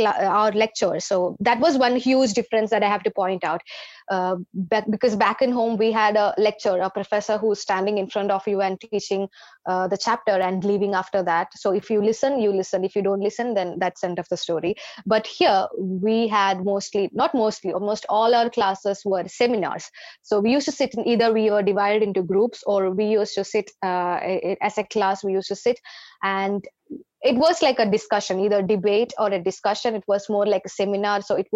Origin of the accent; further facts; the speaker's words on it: Kerala, India; also born or lived in Maharashtra; So I was from Kerala, I started my law degree from Maharashtra.